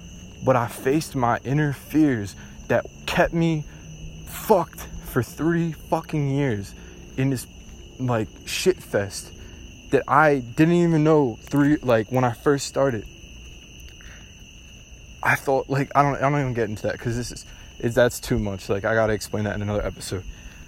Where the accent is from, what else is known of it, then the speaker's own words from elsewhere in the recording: Philadelphia, Pennsylvania, United States; bro, I'm from Philly, and, like, I seen some shit